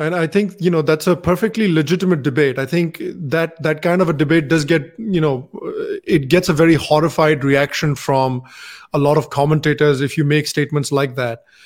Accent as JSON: {"language": "English", "country": "India", "said": "So I was like, oh, you know, give me Indian spicy. I'm from India."}